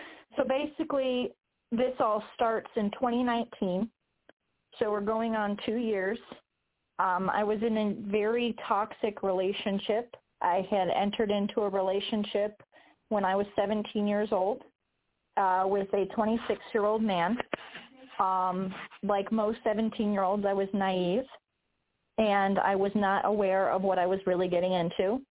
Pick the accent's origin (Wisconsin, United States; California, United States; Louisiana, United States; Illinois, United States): Illinois, United States; I'm the mother of … I am from Illinois.